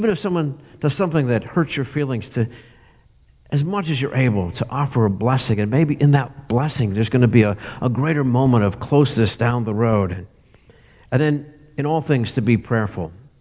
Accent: Pennsylvania, United States; In fact, I'm from Northwest Pennsylvania. That's where I grew up, and I grew up as a Steelers fan.

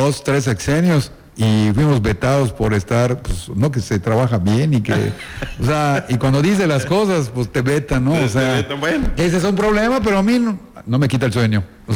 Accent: Mexico; Porque somos mexicanos

